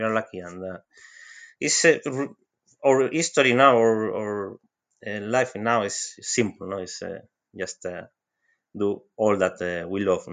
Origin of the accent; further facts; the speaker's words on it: Jerez de la Frontera, Andalusia, Spain; we are in Spain, in the south of Spain. I'm from Jerez.